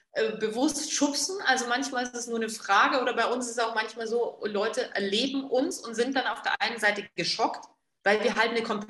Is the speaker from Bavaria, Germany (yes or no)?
yes; Bavaria, Germany; born there; ich muss mich mal daran erinnern, weil ich bin ja in Bayern geboren, da sagt man der Butter.